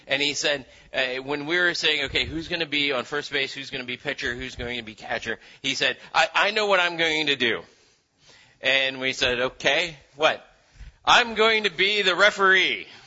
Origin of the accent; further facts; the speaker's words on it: Philippines; when I was a kid, I grew up in the Philippines